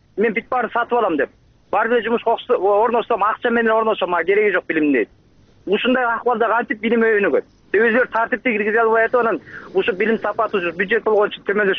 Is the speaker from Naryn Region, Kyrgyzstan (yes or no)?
no; Bishkek, Kyrgyzstan; Мен Бишкектен болом … 20 жылдан бери мугалим болуп иштеймин, азыр деле иштеп атам.